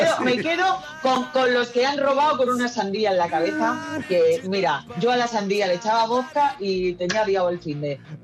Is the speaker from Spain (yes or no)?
yes; Andalusia, Spain; Pero claro, yo soy andaluza, obviamente andaluza.